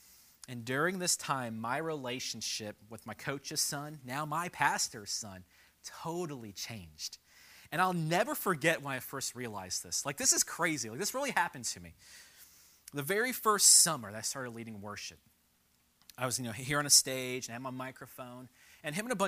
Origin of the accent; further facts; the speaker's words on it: Temple Terrace, Florida, United States; When I was a kid, I grew up in Temple Terrace, and I played for Temple Terrace Little League.